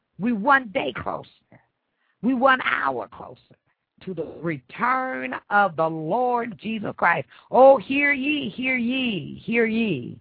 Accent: Midwest, United States; Well, when I was growing up in the Midwest, they used to have tornado drill all the time

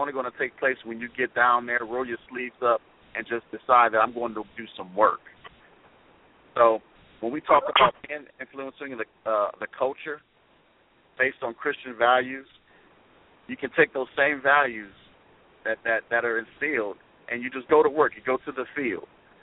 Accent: East Cleveland, Ohio, United States; I grew up in the inner city of East Cleveland. However, even though I'm from East Cleveland, even though I walk the streets of East Cleveland

